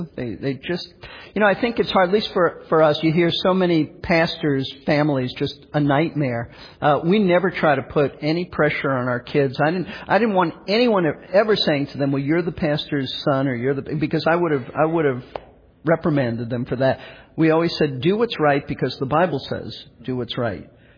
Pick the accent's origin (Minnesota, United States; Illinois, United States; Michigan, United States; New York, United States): New York, United States; I mean, you know, I grew up in New York.